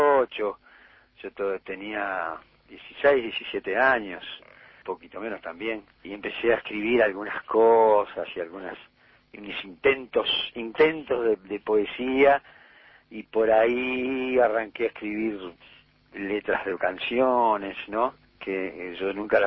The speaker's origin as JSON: {"language": "Spanish", "country": "Uruguay", "said": "yo como buen uruguayo"}